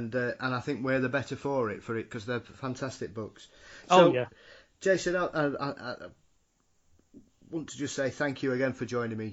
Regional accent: Yorkshire and the Humber, United Kingdom; especially as a Yorkshireman

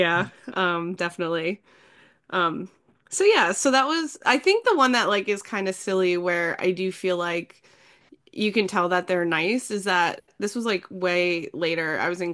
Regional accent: Pennsylvania, United States; But yeah, so I'm from the Poconos and I grew up in a haunted house. It was built in the 1700s.

